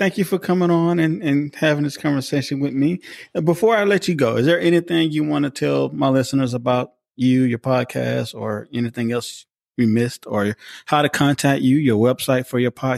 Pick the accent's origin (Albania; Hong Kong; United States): United States; Georgia; I'm from South Georgia. I'm from the country. It was like being home in the country.